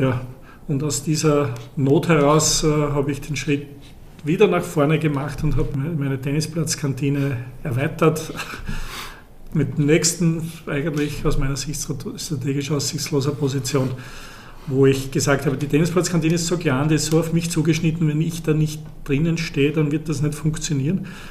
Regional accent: Kirchberg am Wechsel, Lower Austria, Austria; now in Vienna, Austria; Die Metropole Kirchberg am Wechsel, ist ein wunderschöner Ort. Im Wechselgebiet, tolle Umwelt

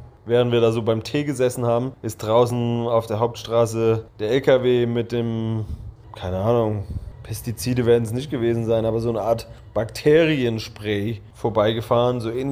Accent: Gilgit-Baltistan, Pakistan; in Gilgit-Baltistan, wo ich herkomme, gut funktioniert hat

